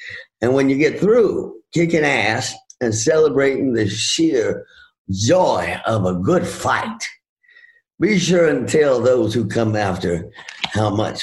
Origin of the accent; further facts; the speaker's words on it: London, United Kingdom; Well, I grew up in London, you know. I know England very, very well, yes.